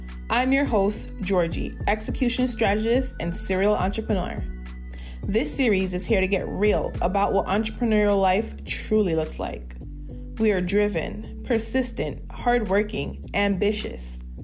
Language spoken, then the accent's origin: English; Jamaica; calling in from Jamaica. So, you know, as many of you listeners know, I'm also Jamaican born and raised.